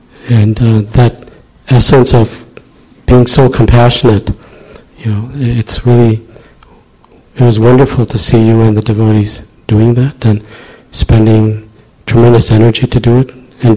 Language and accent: English; Portland, Oregon, United States; I'm from Portland, Oregon.